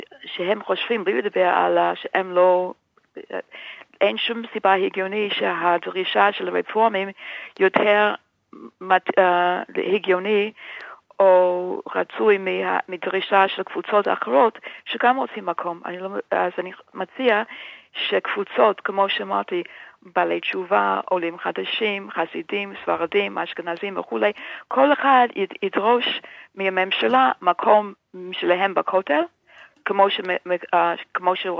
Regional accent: United States; Hebrew is a second language; now in Israel; אני, אתם שומעים, אני אמריקאית.

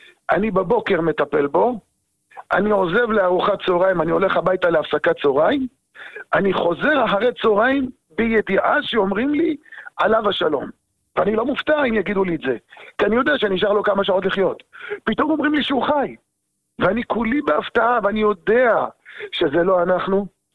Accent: United States; now in Netanya, Israel; אני כשהגעתי לנתניה לפני 28 שנה, כשעליתי מארצות הברית

